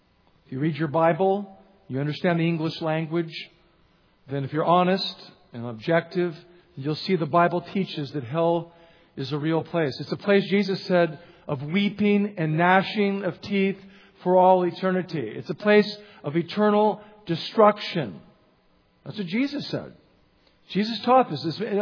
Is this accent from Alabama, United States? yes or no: no; Los Angeles, California, United States; not where I grew up in Los Angeles, where they think you're crazy if you say you're a believer.